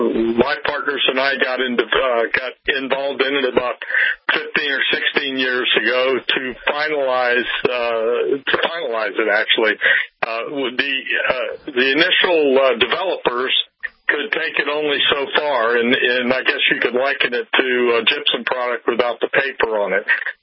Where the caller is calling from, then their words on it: Tampa, Florida, United States; I'm calling in from Tampa. I have an office in Tampa and in St. Pete.